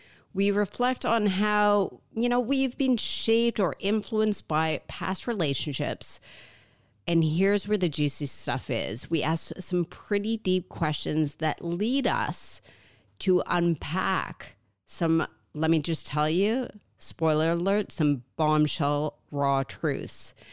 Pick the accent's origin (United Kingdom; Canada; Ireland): Canada; He's Croatian, I'm Canadian.